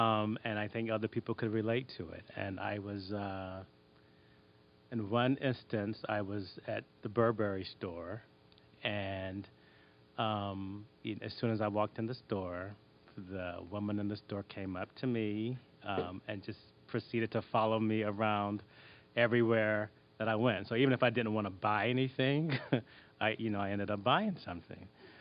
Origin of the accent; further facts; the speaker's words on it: United States; so where are you from? Africa. And I said, no, we're from the United States.